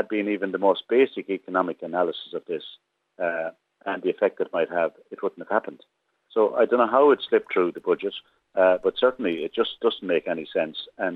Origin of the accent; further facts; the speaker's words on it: Leinster, Ireland; I'm down from South Offaly